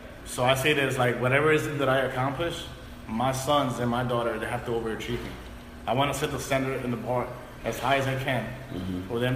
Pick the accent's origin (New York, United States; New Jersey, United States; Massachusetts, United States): New York, United States; New York City; I grew up uptown in Washington Heights. I moved to the Bronx. So I'm used to, you know, the city.